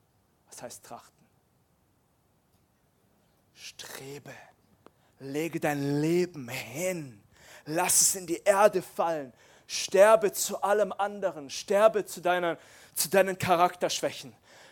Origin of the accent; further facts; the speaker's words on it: Baden-Württemberg, Germany; Ich bin aus dem Schwabeländle. Und da sagen wir Sachen wie schaffe, schaffe, Häusle baue.